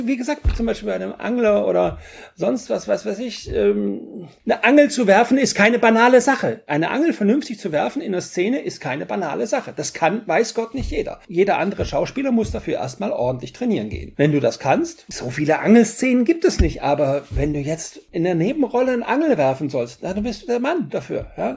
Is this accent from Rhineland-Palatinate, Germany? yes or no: no; Bavaria, Germany; accent: Bavarian; Dann bin ich mit meinem bayerischen Dialekt vielleicht mal interessant